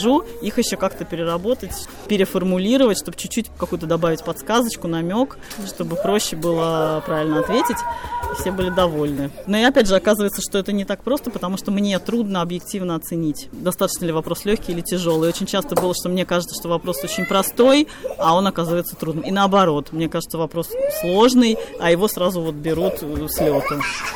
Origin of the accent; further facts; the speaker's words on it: Saint Petersburg, Russia; now in Nitra, Slovakia; Я из Санкт-Петербурга, сейчас живу в Нитре, в Словакии.